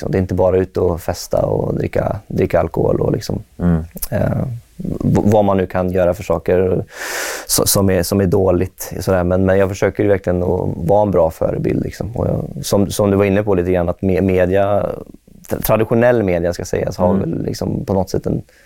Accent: Strömstad, Västra Götaland County, Sweden; Jag kommer från Strömstad, en liten stad på västkusten.

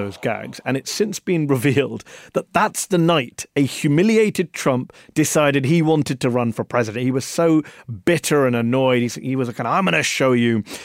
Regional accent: England, United Kingdom; I'm from England, Judd.

